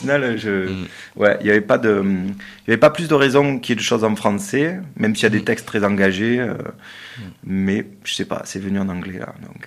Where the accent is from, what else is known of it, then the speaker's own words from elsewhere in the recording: Marseille, Provence-Alpes-Côte d'Azur, France; Parce que je suis de Marseille au départ, ouais. Même si mon cœur est ici, ma famille est de Marseille, enfin une partie de ma famille est de Marseille. Et du coup, le funk, j'ai commencé ça à Marseille en fait.